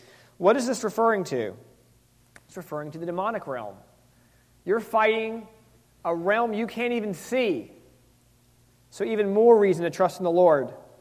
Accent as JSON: {"language": "English", "region": "the South", "country": "United States", "tie": "born or raised there", "said": "You know, I grew up in the South, and we have this movement that's just been around forever."}